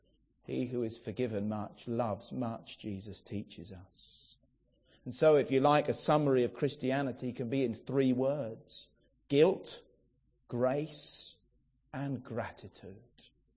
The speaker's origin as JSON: {"language": "English", "region": "England", "country": "United Kingdom", "said": "I know we're English and we're used to being a bit reserved and this, that and the other."}